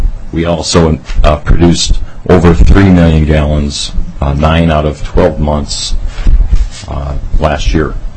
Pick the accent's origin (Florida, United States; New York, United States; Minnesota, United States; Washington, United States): Minnesota, United States; I am proud to be a resident of Minnesota. I was born in Minnesota. I've been a resident of Minnesota my whole life.